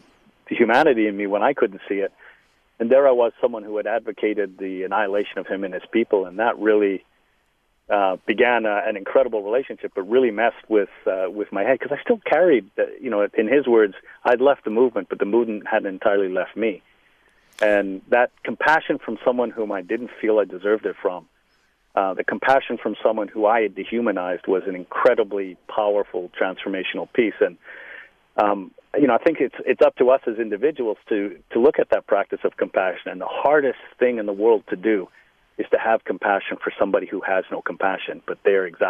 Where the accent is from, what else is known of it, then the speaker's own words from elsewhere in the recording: Liverpool, North West England, United Kingdom; born there; and I was born in Liverpool.